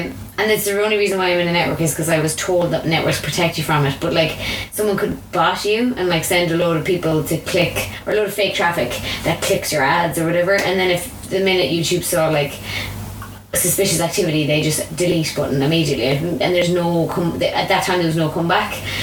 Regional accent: Connacht, Ireland; because I was living in Dublin, and because I was from Mayo, I had, like, this weird mix of the two

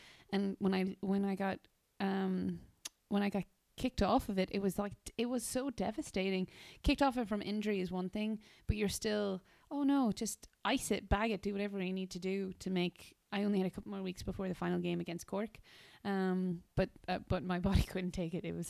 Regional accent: United States; born there; given I was born in the States, I always kind of wanted to make my way back and wanted to take a chunk out of the Big Apple

